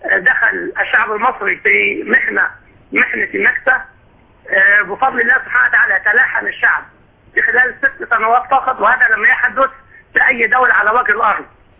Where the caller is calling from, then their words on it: Egypt; انا من مصر واعمل في ينبع.